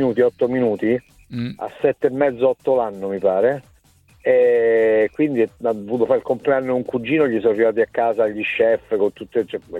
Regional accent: Tropea, Calabria, Italy; sono a Tropea, al mio paese

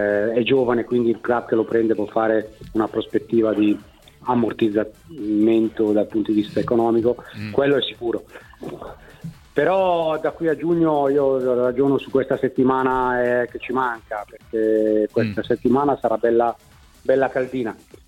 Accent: Florence, Tuscany, Italy; io sono Fiorentino

